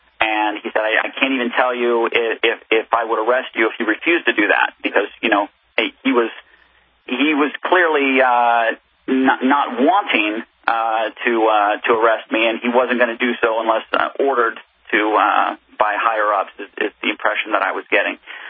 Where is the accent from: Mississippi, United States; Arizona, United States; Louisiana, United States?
Arizona, United States; moved away as an adult; now in New Hampshire, United States; And I lived in Arizona. I came from Arizona, and I moved to New Hampshire as part of the Free State Project